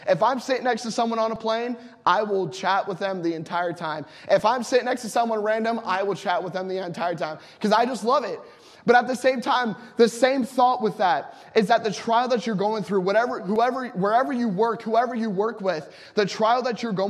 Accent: Columbus, Ohio, United States; I grew up in Columbus, Ohio, and we have bus ministries.

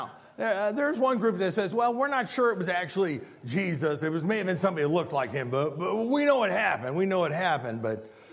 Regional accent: Standard, Illinois, United States; also born or lived in Spring Valley, Illinois; Well, I was raised in Standard, Illinois, but that's not where I was born. There's no hospital in Standard. There's only 200 people in the town. I wasn't born there. I was born in Spring Valley, Illinois.

